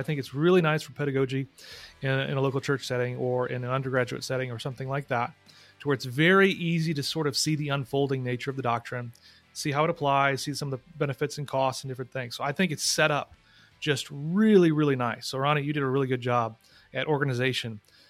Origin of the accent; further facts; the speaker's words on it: St. Louis, Missouri, United States; also born or lived in Illinois; So I'm also from the St. Louis area. Lived on the St. Louis side for a while, and then on the Illinois side